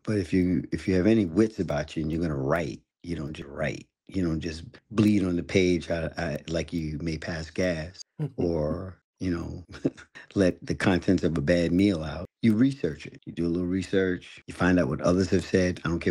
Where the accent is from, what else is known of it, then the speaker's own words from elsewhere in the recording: New York, United States; I'm 65, so I was born in 1960, so 6 years after you, right, but came through the 60s, remembering it. Born and raised in Harlem, so I saw a lot of change.